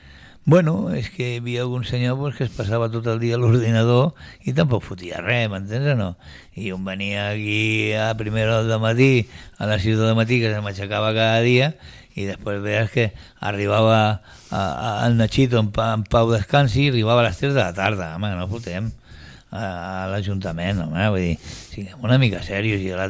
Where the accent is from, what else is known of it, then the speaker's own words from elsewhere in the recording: Catalonia, Spain; perquè jo sóc català, em sento molt català